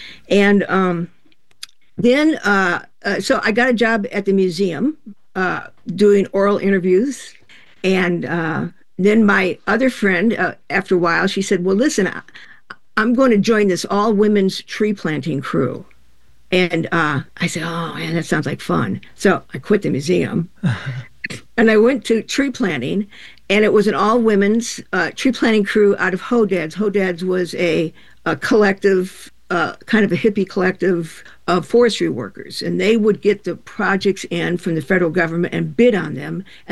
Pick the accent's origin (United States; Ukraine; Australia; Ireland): United States; DeKalb, Illinois; born there; I was born in DeKalb, Illinois, 1949.